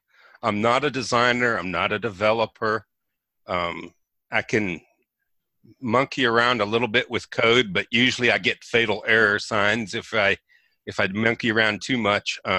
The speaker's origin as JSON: {"language": "English", "town": "Roanoke", "region": "Virginia", "country": "United States", "tie": "born or raised there", "also_born_or_lived": "Buffalo", "moved": "yes", "lives_now": "Pittsburgh, United States", "said": "In the past of, well, I was born in Buffalo. So, and I lived there long enough to be a lifelong Bills and Sabres fan. And then we moved to Roanoke, Virginia, which is where I call home."}